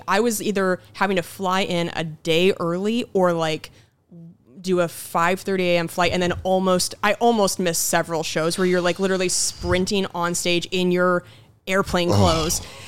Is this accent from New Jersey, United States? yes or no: no; Baltimore, Maryland, United States; I crossed to the other side of the street and I'm from Baltimore.